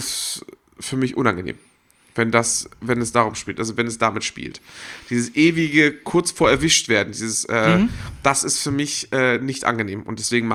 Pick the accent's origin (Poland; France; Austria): Poland; es gibt nur einen Papst, ist schon so eine Einstellung, mit der bin ich aufgewachsen in Polen.